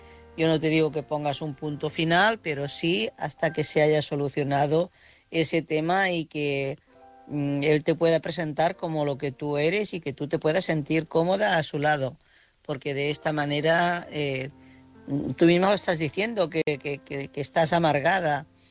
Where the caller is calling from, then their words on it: Girona, Catalonia, Spain; corresponsal de Girona.